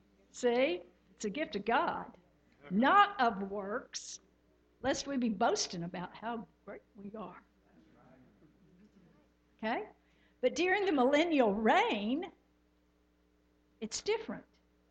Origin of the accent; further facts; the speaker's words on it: Texas, United States; Okay, so, because we're from Texas. Oh, my. Some days that's good, some days that's not so good.